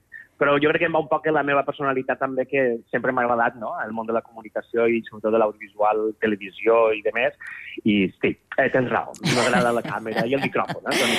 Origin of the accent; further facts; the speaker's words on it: Albaida, Valencian Community, Spain; no només del meu poble, sinó tota aquesta contornada de les comarques centrals del País Valencià